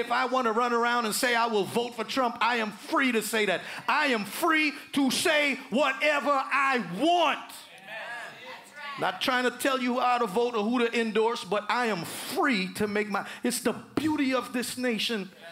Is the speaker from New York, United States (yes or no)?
yes; New York, United States; I grew up in New York, but thank God I've never had to, you know, fight to defend myself